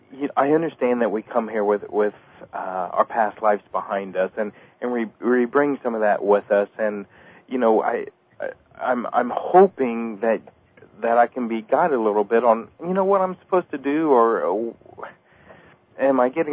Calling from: Canada; I'm calling from Canada.

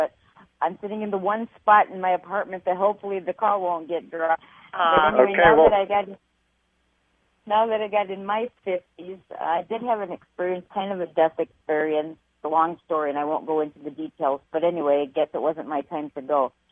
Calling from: Illinois, United States; Hi. I'm calling from Illinois.

